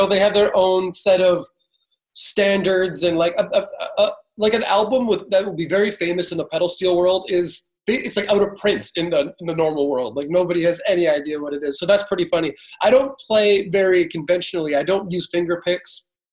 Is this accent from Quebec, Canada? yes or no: no; British Columbia, Canada; I'm initially from British Columbia.